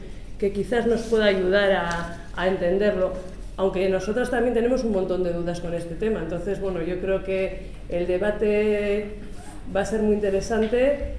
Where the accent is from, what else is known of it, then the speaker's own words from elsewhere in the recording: Barakaldo, Basque Country, Spain; yo concretamente soy de Baracaldo, parte de mi familia es inmigrante